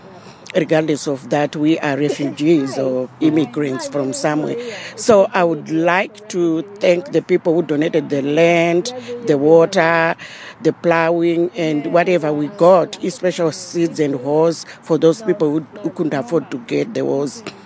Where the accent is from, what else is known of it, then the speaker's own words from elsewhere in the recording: Zimbabwe; moved away; I am from Zimbabwe.